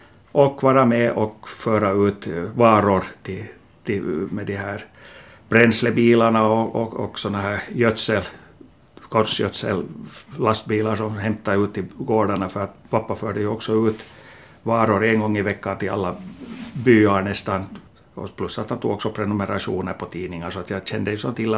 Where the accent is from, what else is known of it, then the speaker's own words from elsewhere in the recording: Bromarv, Uusimaa, Finland; jag började ju redan som liten pojke och satte några jordnötter i mammas blomkrukor hemma i Bromarv.